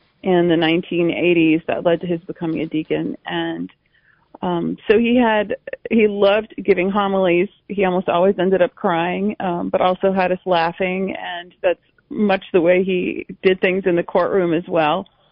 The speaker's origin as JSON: {"language": "English", "town": "New Orleans", "region": "Louisiana", "country": "United States", "said": "Well, my dad, we're from New Orleans, and he came from an old New Orleans family"}